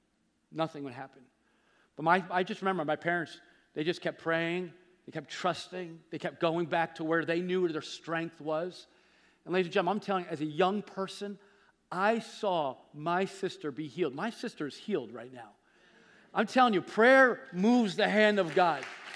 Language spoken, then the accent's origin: English; New Jersey, United States; We're from North Jersey. Don't mess with me. I'm from North Jersey. I got friends from Bayonne.